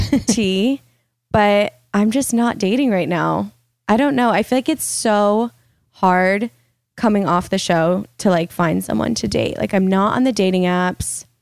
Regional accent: Florida, United States; But I'm from Florida where it rains every single day.

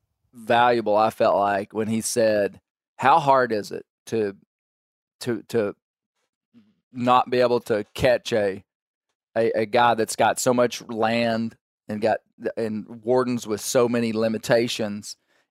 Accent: Kentucky, United States; Do they just keep sending a guy from another state? I'm from Kentucky.

